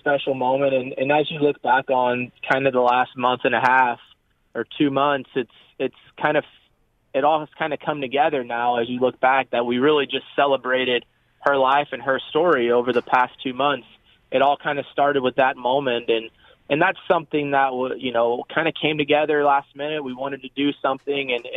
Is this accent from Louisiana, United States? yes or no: yes; New Orleans, Louisiana, United States; I grew up in New Orleans and knew Corey and Chantel as a little young buck.